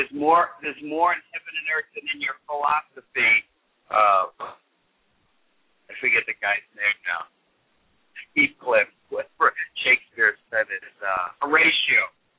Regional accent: Long Island, New York, United States; Now, originally I'm from Long Island, and we had clam diggers out there.

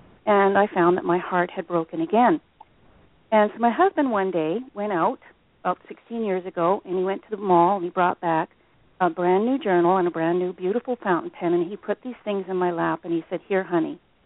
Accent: Northern Ireland, United Kingdom; I grew up, I was born in the British Isles in Northern Ireland, and so I grew up reading novels that were set in British colonial India.

